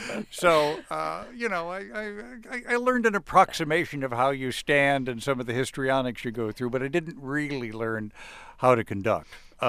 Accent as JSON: {"language": "English", "town": "Chicago", "region": "Illinois", "country": "United States", "said": "You know, in as a Chicagoan, we would see Fritz Reiner at the Chicago Symphony Orchestra in those days"}